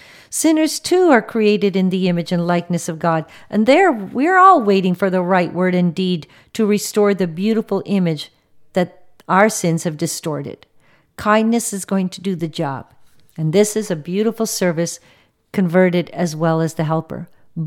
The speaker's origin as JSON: {"language": "English", "country": "Canada", "tie": "born or raised there", "second_language": "English", "said": "even though born in Canada, my first language was not English, and I struggled big time dealing with, first of all, being a European with a European name, that I was taken for being Polish."}